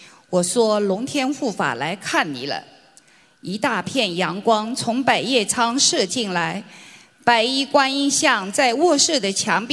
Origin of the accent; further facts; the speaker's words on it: Palo Alto, California, United States; 我来自美国旧金山湾区硅谷的帕拉欧托市，学习心灵法门5年多了。